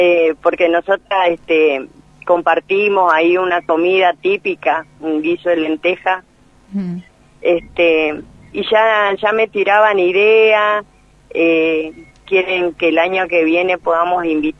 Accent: Salta, Argentina; yo vengo de una familia tradicional gaucha. Yo soy salteña.

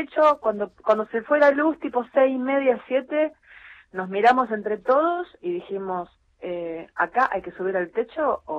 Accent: San Nicolás, Buenos Aires Province, Argentina; born there; now in Buenos Aires, Argentina; Yo vivo allá en Buenos Aires, lo que pasa que nací acá en San Nicolás.

